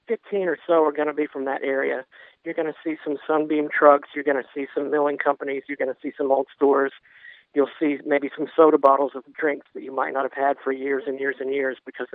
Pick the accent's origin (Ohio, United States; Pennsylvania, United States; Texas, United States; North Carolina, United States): North Carolina, United States; Albemarle; also born or lived in California; I grew up near Charlotte in Albemarle, which is a pretty rural area.